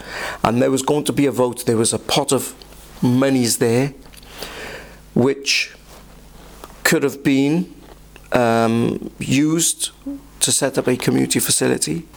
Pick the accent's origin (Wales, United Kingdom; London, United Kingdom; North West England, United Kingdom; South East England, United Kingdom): Wales, United Kingdom; Newport; born there; I was born in Newport, in the Pill side of town. Spent most of my life there. My background, my heritage is of Yemeni origin. My mum and my dad, both from the Yemen.